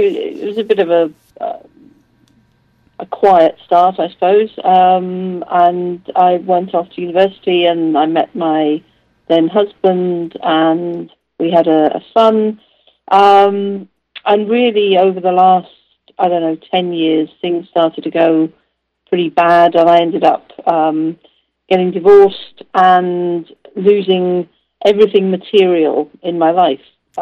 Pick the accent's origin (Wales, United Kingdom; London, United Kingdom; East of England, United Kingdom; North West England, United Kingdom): Wales, United Kingdom; Cardiff; born there; now in Surrey, United Kingdom; I'm Welsh. I was born in Cardiff.